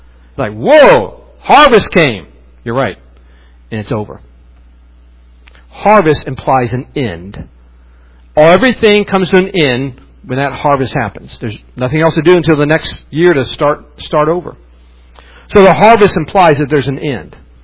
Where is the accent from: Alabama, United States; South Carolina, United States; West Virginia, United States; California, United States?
West Virginia, United States; also born or lived in Mississippi; I grew up in West Virginia. I grew up in a rural area. I did not grow up in a city. I grew up in the country.